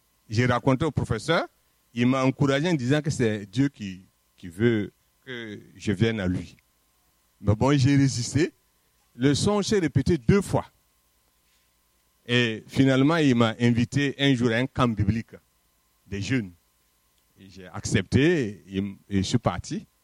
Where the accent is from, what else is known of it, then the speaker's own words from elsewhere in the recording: Burkina Faso; Je suis originaire du Burkina Faso